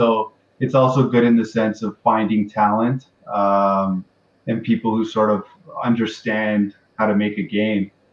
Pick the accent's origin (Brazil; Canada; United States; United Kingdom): Canada; Yeah, I think being Canadian is definitely helpful.